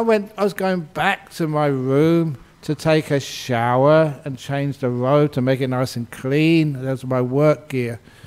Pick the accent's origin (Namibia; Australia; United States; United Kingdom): Australia; Perth, Western Australia